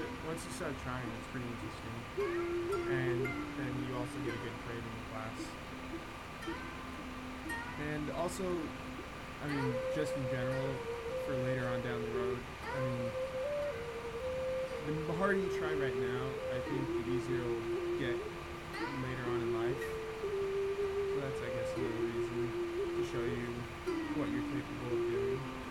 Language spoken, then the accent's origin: English; Altadena, California, United States; So, Altadena is where I grew up my entire life, and I had a good time growing up there.